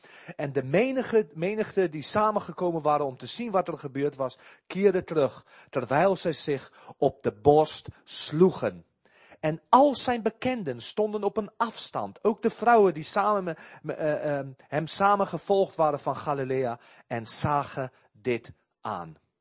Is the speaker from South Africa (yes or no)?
yes; South Africa; Dutch is a second language; moved away as an adult; now in Netherlands; je hoort het nu al aan mijn accent. Denk ik, hij komt ergens anders vandaan. Ik ben geboren in Zuid-Afrika. Ik heb daar 26 jaar gewoond.